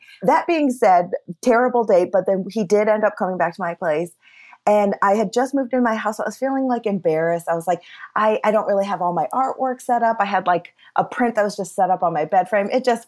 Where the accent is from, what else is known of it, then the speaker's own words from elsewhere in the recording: Champaign, Illinois, United States; I'm from Champaign.